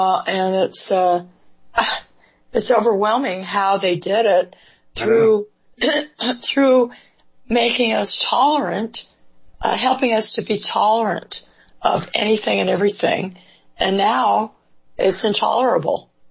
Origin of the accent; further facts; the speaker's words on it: Sacramento, California, United States; Which breaks my heart, because I grew up in Sacramento, as you did.